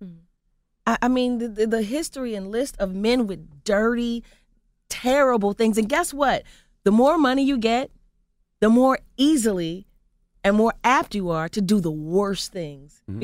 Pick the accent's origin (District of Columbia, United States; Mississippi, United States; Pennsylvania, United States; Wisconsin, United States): Pennsylvania, United States; Philadelphia; I'm from North Philly. Bill Cosby's is from North Philly.